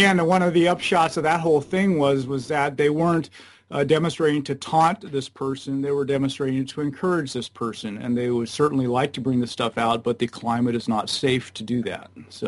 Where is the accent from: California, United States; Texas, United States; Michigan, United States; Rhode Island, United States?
California, United States; Ventura; we ended up in my hometown of Ventura, California